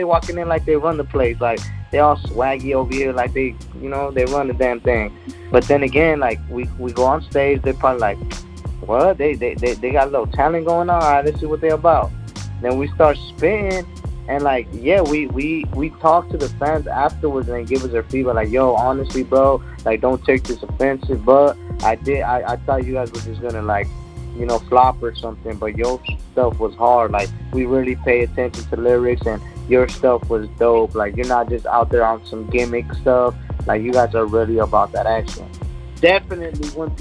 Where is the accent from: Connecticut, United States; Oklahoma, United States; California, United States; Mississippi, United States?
California, United States; Carson; growing up in Carson, California, 13, 14